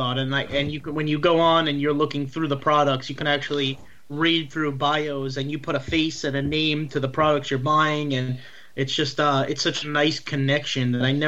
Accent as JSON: {"language": "English", "town": "Farmingdale", "region": "New York", "country": "United States", "said": "So I'm from like the Farmingdale, Massapequa area. Mm-hmm. So it's like Middle Island, a little South Shore."}